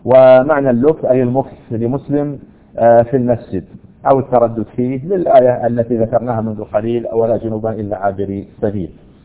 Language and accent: Arabic; Saudi Arabia; يعني هذا قد لا يكون عندنا في السعودية نظرا لأن الإسلام هو النسبة، يعني المسلمون 100% في هذه البلاد